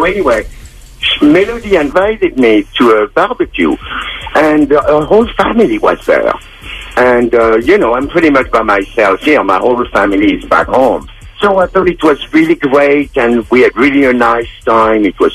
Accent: Paris, Île-de-France, France; English is a second language; also born or lived in Loire; I'm from a small town in the Loire region in France, but I grew up in Paris.

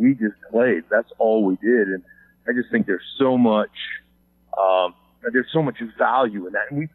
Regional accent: Alaska, United States; Loved Alaska, loved growing up there. The summer times are unbelievable.

